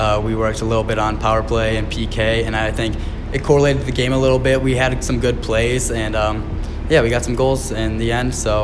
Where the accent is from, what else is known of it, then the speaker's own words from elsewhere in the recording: Cleveland, Ohio, United States; now in Olds, California, United States; I'm from Cleveland, Ohio, and I'm 18 years old.